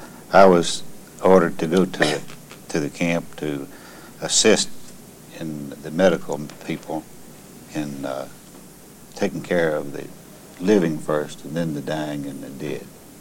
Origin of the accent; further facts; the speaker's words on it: Richmond, Virginia, United States; Richmond, Virginia.